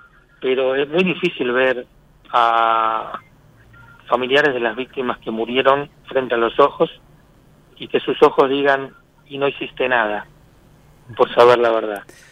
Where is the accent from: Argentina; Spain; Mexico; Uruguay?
Argentina; como argentinos y como comunidad judía